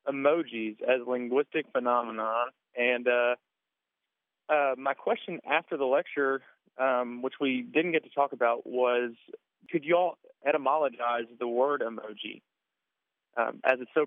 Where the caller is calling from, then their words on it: Bowling Green, Kentucky, United States; I'm calling from Bowling Green, Kentucky.